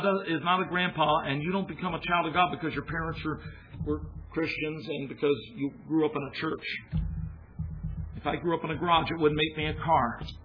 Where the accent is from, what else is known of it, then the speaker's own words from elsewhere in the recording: United States; I'm as American as the rest of you, but this is foreign soil.